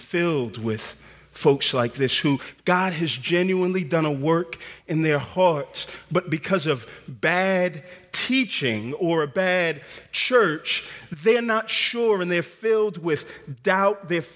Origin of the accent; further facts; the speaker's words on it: Houston, Texas, United States; I grew up in Houston, Texas, in the South, in church.